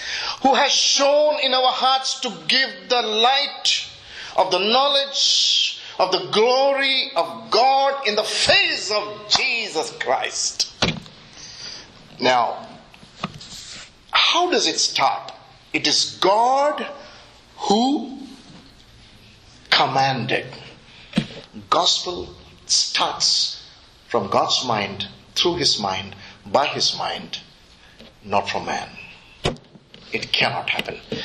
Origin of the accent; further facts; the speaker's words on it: Satna, Madhya Pradesh, India; I said, "I come from Satna, Madhya Pradesh." Okay, Satna. That's a very strong fundamentalist, Hindu fundamentalist place, okay?